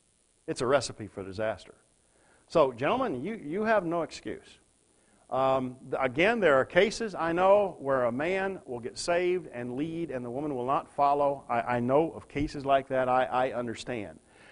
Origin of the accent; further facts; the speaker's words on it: Southern United States, United States; I grew up in the Bible Belt. That's what I mean by general rules. In the Bible Belt, that's the kind of Christianity I grew up with.